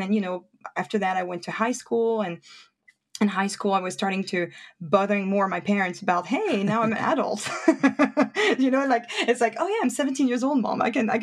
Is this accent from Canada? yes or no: no; France; But one weird thing about me growing up in France was I was really attached to the United States.